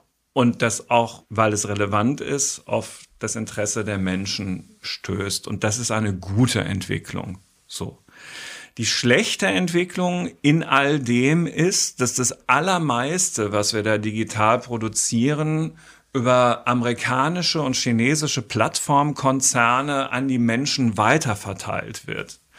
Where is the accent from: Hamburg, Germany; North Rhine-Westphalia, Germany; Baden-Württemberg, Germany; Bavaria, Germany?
North Rhine-Westphalia, Germany; Dortmund; in Dortmund, meiner Heimatstadt, ich bin kein Frankfurter, ich komme, hast du auch gesagt, Ruhrgebiet, Dortmund